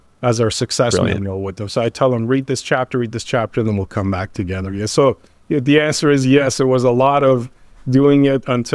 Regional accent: Canada; moved away as an adult; now in United States; I grew up in Canada. So if a boot slips out, I apologize in advance. Been in the U.S. 22 years, and I became a citizen about a year ago

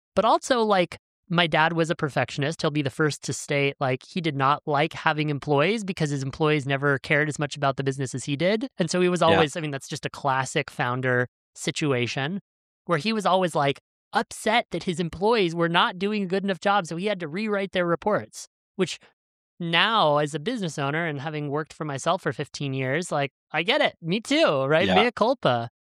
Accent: Novato, California, United States; It was based in my hometown. So he had an office in Novato, California, where I live, which is just funny now, full circle.

